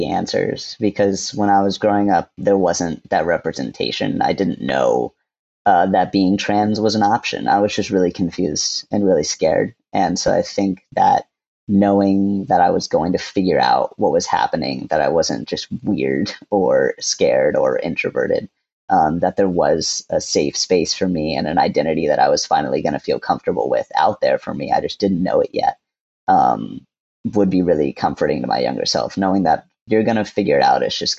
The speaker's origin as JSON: {"language": "English", "region": "Georgia", "country": "United States", "tie": "born or raised there", "said": "Like I said, I grew up in Georgia. So going to sports games down there, you don't see rainbow flags"}